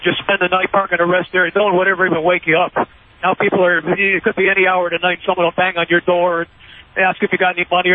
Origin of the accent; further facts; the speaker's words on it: New Hampshire, United States; also born or lived in Vermont; Yeah, and I grew up in New Hampshire, Vermont.